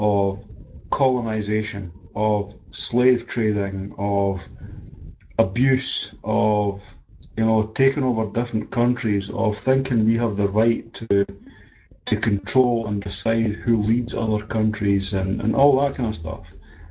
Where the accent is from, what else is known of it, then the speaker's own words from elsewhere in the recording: Scotland, United Kingdom; And once I started thinking about it, I realised I was Scottish. I'm not British. I'm never British. I am Scottish.